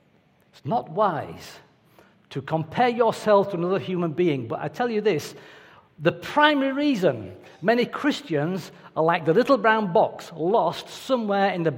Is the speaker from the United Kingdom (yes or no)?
yes; United Kingdom; too many of us, maybe because we're British